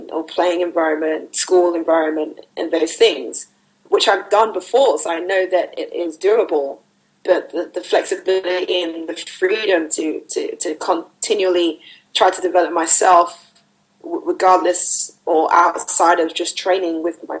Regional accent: London, United Kingdom; also born or lived in America; now in Sweden; I miss London. I love London. I'm a Londoner in general

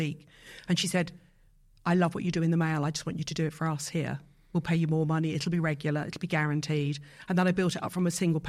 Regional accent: Yateley, South East England, United Kingdom; also born or lived in Teddington; Born in Teddington, which sounds very posh, but my parents moved to Yateley because at the time it was really rough and the schools were rubbish.

